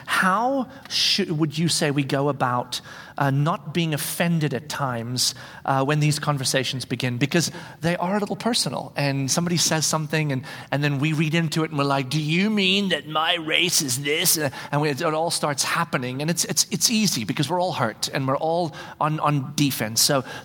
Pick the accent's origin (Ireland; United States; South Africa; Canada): South Africa; we grew up in South Africa during the time of apartheid